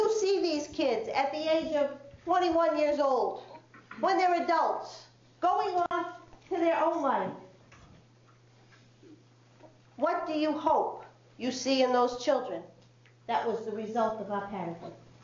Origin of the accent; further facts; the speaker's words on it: Worcester, United States; So I am from an upper middle class family. I grew up in Worcester.